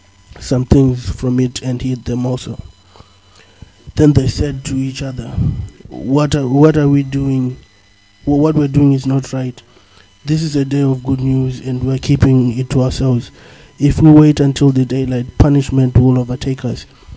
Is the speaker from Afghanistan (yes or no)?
no; Dublin, Leinster, Ireland; I'm from Dublin.